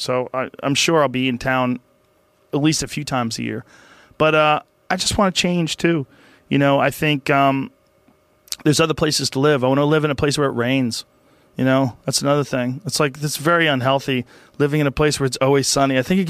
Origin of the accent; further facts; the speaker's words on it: Boston, Massachusetts, United States; I always felt like there was something real humbling about growing up in Boston because it got so goddamn cold and it snowed so much